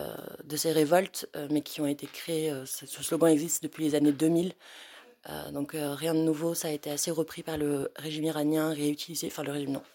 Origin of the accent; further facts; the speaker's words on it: Southeastern Anatolia, Turkey; je viens du Kurdistan occupé actuellement par la Turquie, donc le Bakour.